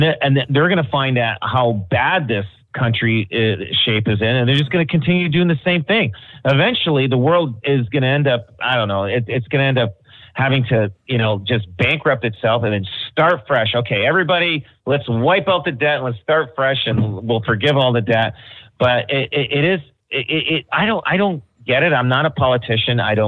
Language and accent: English; Canada; Like, I mean, we work hard as Canadians. And I'll tell you, as a Canadian entrepreneur, it is way harder to be successful in this country than it is in the U.S.